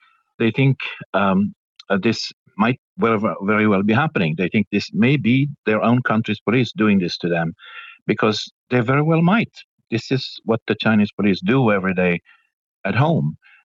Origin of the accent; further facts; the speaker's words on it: Sweden; English is a second language; Like I'm from Sweden, they kidnap our citizen from Thailand